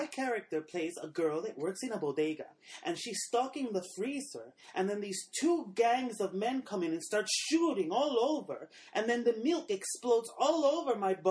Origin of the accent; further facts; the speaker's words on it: Astoria, New York, United States; I sure did. I love Astoria, Queens. I'm a New Yorker through and through.